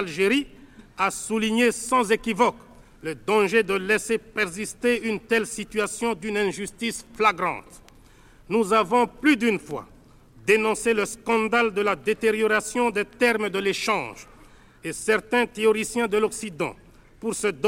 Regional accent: DR Congo; Chez nous, en Afrique, et principalement au Zaïre, quand on aide quelqu'un, on doit le faire discrètement.

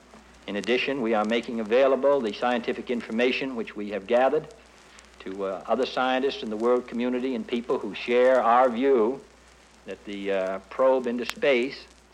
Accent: United States; As an American, I am, of course, proud of the effort that a great many scientists and engineers and technicians have made

